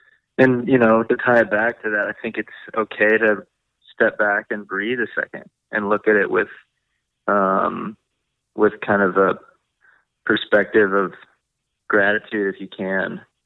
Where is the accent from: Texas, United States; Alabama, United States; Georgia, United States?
Texas, United States; Houston; Grew up in Houston, you know, went to college and graduated and moved up here to be with my girl.